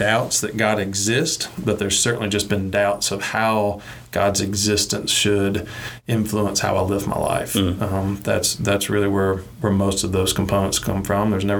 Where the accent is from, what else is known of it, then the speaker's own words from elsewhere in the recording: the South, United States; You know, growing up in the South, particularly a small town, you know, you were taught don't air your dirty laundry and keep things close.